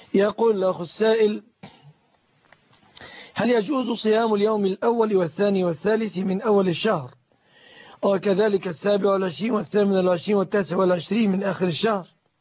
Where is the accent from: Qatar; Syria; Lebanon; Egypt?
Egypt; في بلادنا مصر